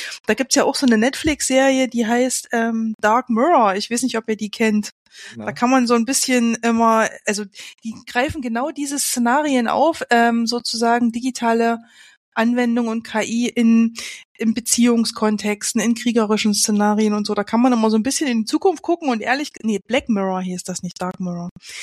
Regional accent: East Germany, Germany; Also ich komme aus Ostdeutschland.

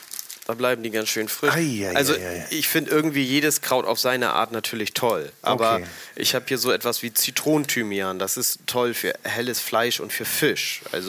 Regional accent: Hamburg, Germany; Also ich bin aus Hamburg und genauer gesagt aus dem Süden, also aus vier Landen.

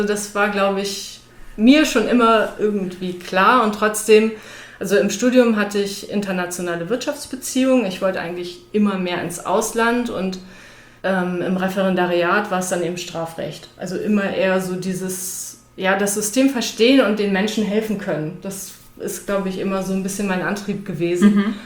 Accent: Hamburg, Germany; also born or lived in Mainz; now in Gau-Heppenheim, Germany; Ich komme aus dem Dorf Hamburg über die Großstadt Mainz in die Metropole Gau-Heppenheim.

